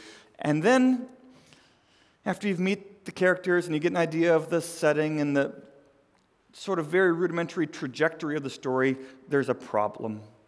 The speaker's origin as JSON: {"language": "English", "town": "St. Louis", "region": "Missouri", "country": "United States", "tie": "born or raised there", "moved": "yes", "said": "I grew up in St. Louis. I lived there for a while. I'm a Cardinals fan. We don't care as much about football there, but we like our baseball."}